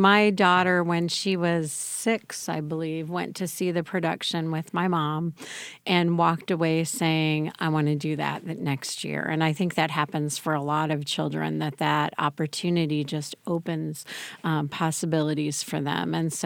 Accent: Champaign, Illinois, United States; as a child growing up in Champaign-Urbana, I actually was in the Nutcracker on the Krannert stage

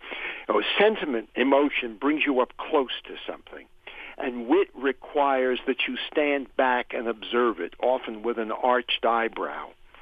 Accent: New Jersey, United States; I was raised in New Jersey, right near, in the shadow of Manhattan.

